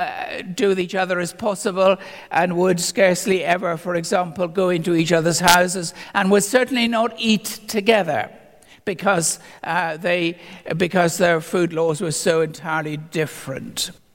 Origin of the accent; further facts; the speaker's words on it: Ireland; That was a way on a different scale from what I was brought up in Southern Ireland long ago.